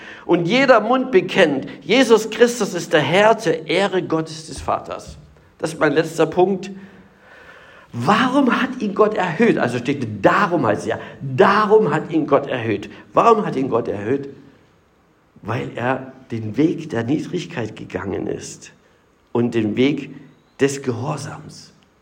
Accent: Germany; Ich bin in der DDR aufgewachsen, in der DDR-Diktatur, habe ich auch Theologie studiert.

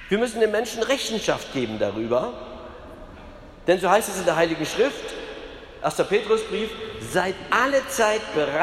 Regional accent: Wittenberg, Saxony-Anhalt, Germany; Und im Osten, wo ich herkomme, also Wittenberg liegt da mitten im Osten, noch weniger.

